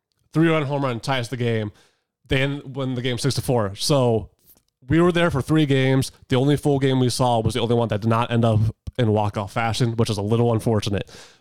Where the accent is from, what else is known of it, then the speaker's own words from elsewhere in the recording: Harrisburg, Pennsylvania, United States; which is my same case when I was a kid growing up in Harrisburg. It's basically 90 minutes away from either direction to Williamsport.